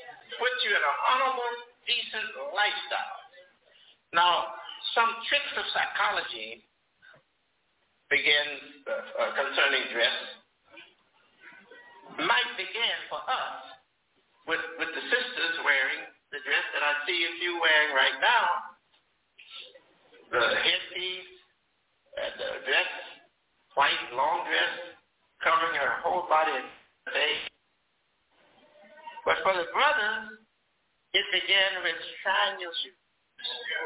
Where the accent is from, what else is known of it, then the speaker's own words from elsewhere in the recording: Detroit, Michigan, United States; Yes, I was born in Detroit, and Detroit is my home. And my father was redeemed in Detroit.